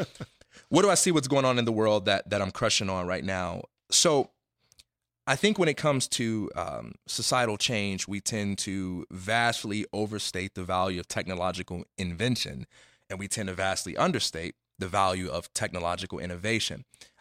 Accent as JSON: {"language": "English", "town": "Chicago", "region": "Illinois", "country": "United States", "tie": "born or raised there", "said": "So Chicago is home, man. So, you know, I grew up in the Michael Jordan era"}